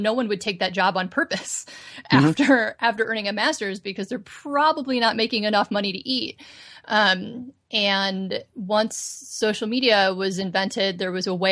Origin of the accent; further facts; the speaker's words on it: Indiana, United States; moved away as an adult; also born or lived in Chicago / Maryland / New York; now in Southern California, United States; I am originally from Indiana. And I went to Chicago for school and lived there for 15 years.